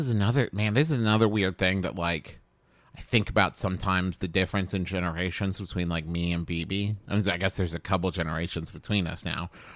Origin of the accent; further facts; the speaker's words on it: Huntington, West Virginia, United States; growing up in the Huntington, the Cabell County Library in Huntington, every summer they did a summer reading program for kids.